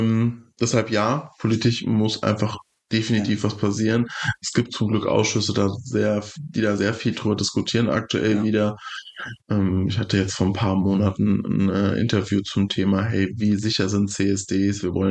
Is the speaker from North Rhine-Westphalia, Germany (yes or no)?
no; Frankfurt, Hesse, Germany; So, ich komme aus Frankfurt, aus einer Weststadt.